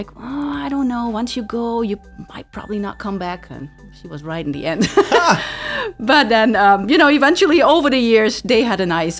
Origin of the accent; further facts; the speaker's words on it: Netherlands; I am originally from the Netherlands. Some people call it Holland, but okay. Actually Holland is a province from the Netherlands. So the actual country's name is the Netherlands.